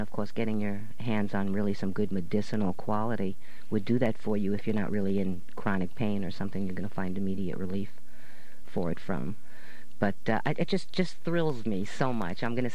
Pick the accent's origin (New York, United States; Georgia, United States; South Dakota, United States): New York, United States; I know, I'm from New York, so I know what it's like to see people sleeping on the grates to get a little bit of heat to stay warm.